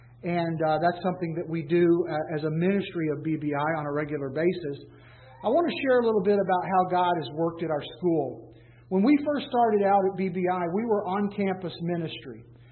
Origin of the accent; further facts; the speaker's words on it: Alabama, United States; now in Wisconsin, United States; I'm ready to get out of Wisconsin personally. I'm from Alabama.